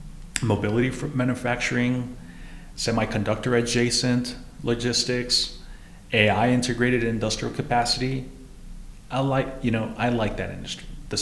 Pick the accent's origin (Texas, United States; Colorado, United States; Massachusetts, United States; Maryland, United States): Texas, United States; El Paso; I'm a big East Side person. I grew up on the East Side.